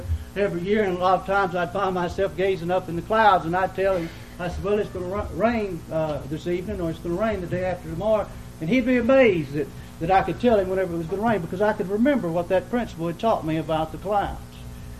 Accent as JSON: {"language": "English", "town": "Del Rio", "region": "Texas", "country": "United States", "tie": "born or raised there", "also_born_or_lived": "Corpus Christi / Pettus", "said": "I actually am a native Texan, and I was born in Corpus Christi, and I started to school in Del Rio, Texas, and then went to Pettis, Texas."}